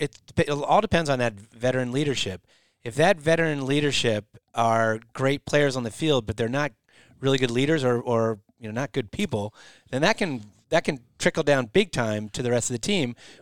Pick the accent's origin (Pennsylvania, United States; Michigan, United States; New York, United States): Pennsylvania, United States; St. David's; I said, I'm from Delco.